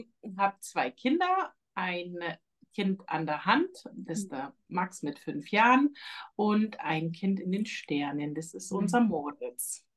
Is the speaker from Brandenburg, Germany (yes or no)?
no; Bavaria, Germany; Der ist bumper gesund, wie man bei uns in Bayern sagt.